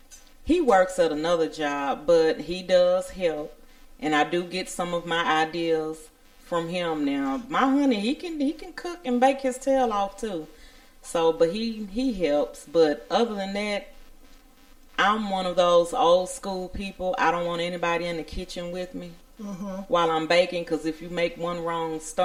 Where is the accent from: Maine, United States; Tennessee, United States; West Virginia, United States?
Tennessee, United States; Nashville; Mm-hmm. I was born and raised in Nashville.